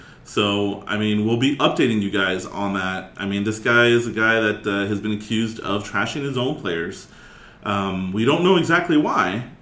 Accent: California, United States; Or I still say it's not because I'm from Cali, but I still say

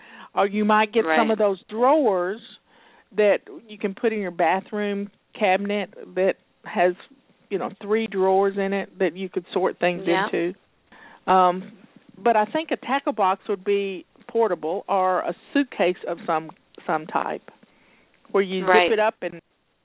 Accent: Detroit, Michigan, United States; born there; I was born in Detroit.

